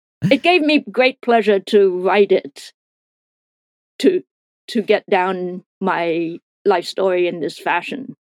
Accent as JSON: {"language": "English", "country": "Thailand", "tie": "born or raised there", "lives_now": "United States", "said": "my life growing up in Thailand."}